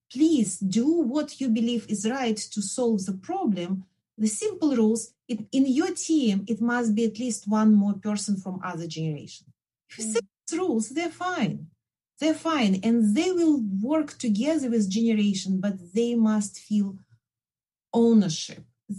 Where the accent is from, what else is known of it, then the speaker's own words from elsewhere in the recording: Belarus; as you hear from my accent, I'm from Belarus.